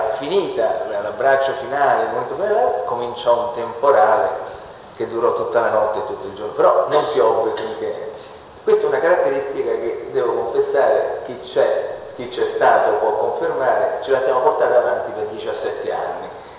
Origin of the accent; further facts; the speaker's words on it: Rome, Lazio, Italy; adesso lo dico, da romano